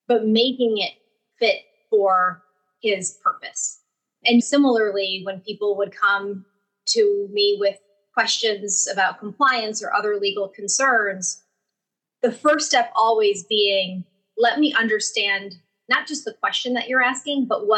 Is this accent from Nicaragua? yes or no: yes; Nicaragua; first language Spanish; English is a second language; Because I'm originally from Nicaragua and Spanish is my first language, I do focus a significant amount of my practice in the Latin American region.